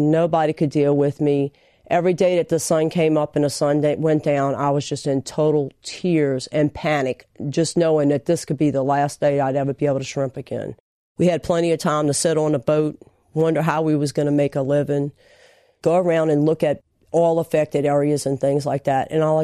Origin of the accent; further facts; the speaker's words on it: Happy Jack, Louisiana, United States; I'm from southeastern Louisiana in Plaquemines Parish. Growing up in Happy Jack was a really wonderful event.